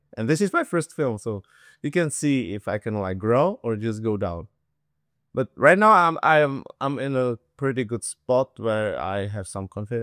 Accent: Czechia; also born or lived in Hanoi, Vietnam; But I was born in Hanoi in 91. And after like 3 years spent in Vietnam, we moved back to Europe, but this time to Czech Republic, which is like next to Germany.

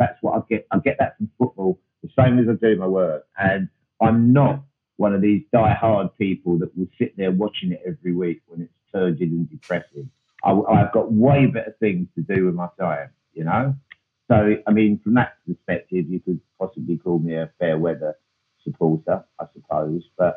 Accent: Hackney, London, United Kingdom; where I grew up in Hackney

